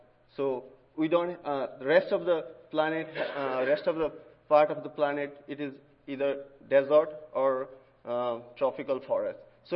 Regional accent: Nepal; now in United States; Originally, I'm from Nepal.

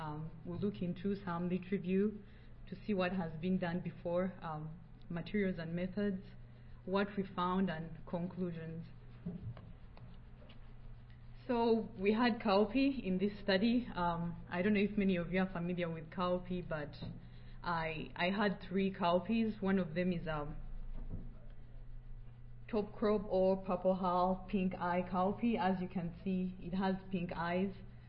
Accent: Uganda; now in United States; I'm from Uganda, but I'm finishing up my master's at Iowa State University

